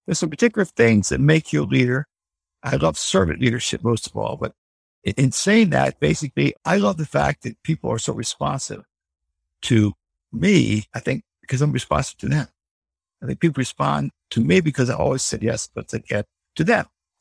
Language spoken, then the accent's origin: English; Bethesda, Maryland, United States; I grew up in Bethesda. A lot of country clubs around there.